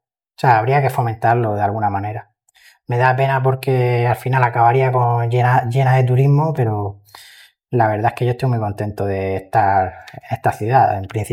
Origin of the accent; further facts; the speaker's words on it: Murcia, Region of Murcia, Spain; born there; Nací en Murcia, pero mis padres son de fuera. Uh-huh. Mi padre nació en Cuenca y mi madre en Cáceres, Plasencia.